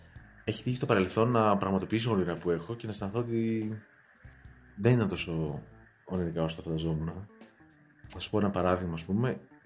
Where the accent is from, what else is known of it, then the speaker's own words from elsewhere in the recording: Thessaloniki, Central Macedonia, Greece; Θα ήθελα πάρα πολύ να υπήρχε έστω και λίγο στην πόλη μου. Αλλά νομίζω ότι πλέον στη Θεσσαλονίκη είναι αυτό το στημένο